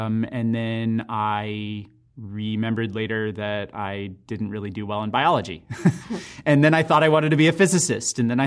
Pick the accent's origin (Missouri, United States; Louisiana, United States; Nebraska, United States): Missouri, United States; St. Louis; I grew up in St. Louis, Missouri, and so Chicago was sort of the closest huge city that we would go to sometimes on vacation.